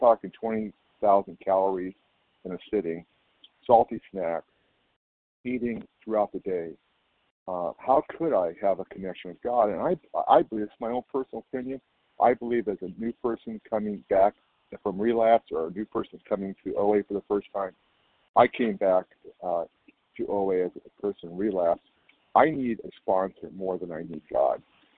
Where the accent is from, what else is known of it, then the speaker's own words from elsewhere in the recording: California, United States; I'm from California.